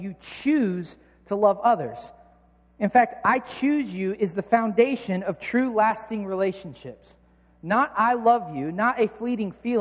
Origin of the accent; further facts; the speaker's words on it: United States; because I'm not Greek. I'm an American. I speak American.